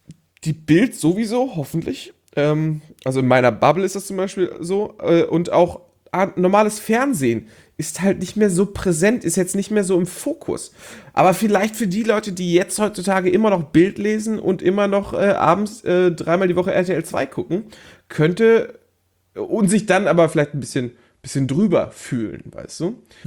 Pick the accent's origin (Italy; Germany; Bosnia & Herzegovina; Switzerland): Switzerland; born there; Geboren in der Schweiz tatsächlich.